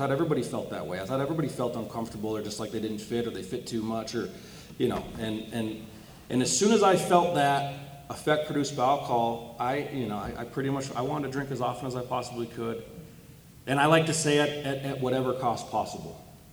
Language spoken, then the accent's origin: English; North Dakota, United States; accent: Canadian twang; If you hear the accent, I'm not from Los Angeles. I'm from North Dakota. I was born in North Dakota, so I got a little Canadian twang, you know, the O's roll, pass me the spoon